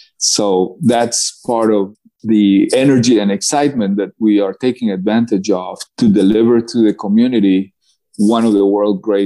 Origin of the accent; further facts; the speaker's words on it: Cali, Valle del Cauca, Colombia; English is a second language; moved away as an adult; now in United States; I'm from Cali, Colombia. I was born there to Hungarian parents, and the University of Texas called my interest. I moved to Austin after high school, and then after that, I adopted this country